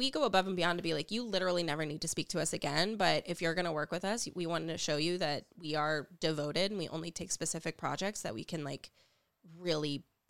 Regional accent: Afton, United States; You know, I'm from Afton. We grew up with, you know, like lower middle class.

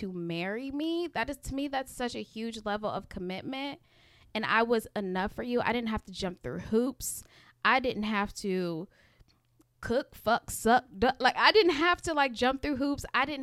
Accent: Jamaica; because I'm Jamaican

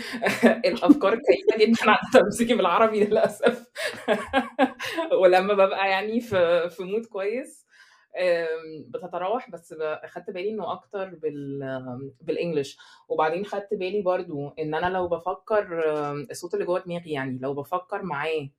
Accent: Egypt; moved away as an adult; also born or lived in Dubai; now in Netherlands; انا عايشه في هولندا دلوقتي لكن انا مشيت من مصر من 6-7 سنين، غير كده انا تقريبا عايشه في مصر طول عمري. لما كنت حتى مش عايشه في مصر انا عشت في دبي 3 سنين وقت المدرسه

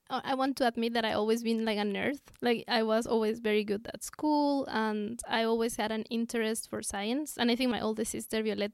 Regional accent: Querétaro, Mexico; I was born and raised in Mexico. It's not a town, it's actually a big city called Querétaro. We are like four siblings, and with my two parents, we were like a big, big family.

